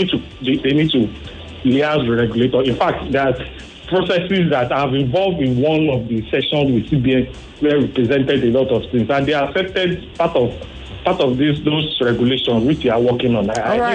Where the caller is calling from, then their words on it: Ikeja, Lagos, Nigeria; I'm calling from Ikeja presently.